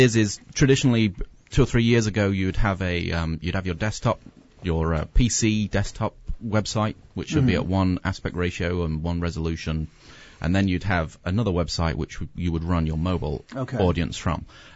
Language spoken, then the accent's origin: English; London, United Kingdom; now in Oshkosh, United States; No, I'm not. I'm from London.